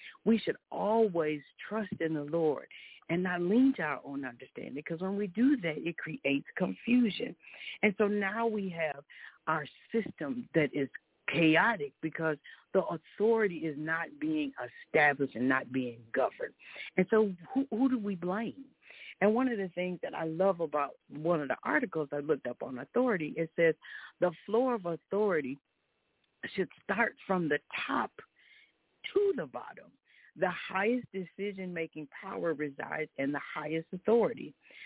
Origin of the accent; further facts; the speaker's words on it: Minnesota, United States; First, my hometown, praise God, is in the news again, Minnesota.